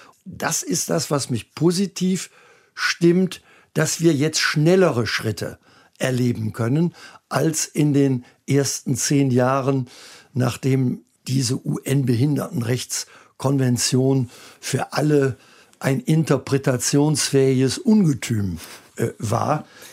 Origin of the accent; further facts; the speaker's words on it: Rhineland, Germany; Das ist deshalb eine jibbelige Frage, wie ich als Rheinländer sage